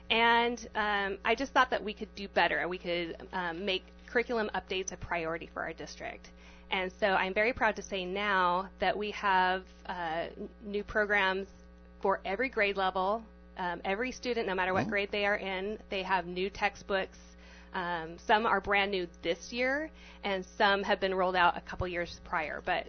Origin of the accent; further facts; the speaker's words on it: Siletz, Oregon, United States; Well, I grew up in Oregon in a very small city. Siletz, Oregon, if you've ever heard of it, has 1,000 citizens.